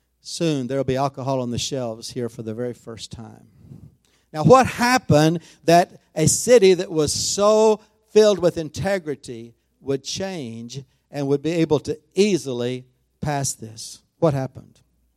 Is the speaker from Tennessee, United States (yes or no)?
no; Tyler, Texas, United States; I grew up here in Tyler.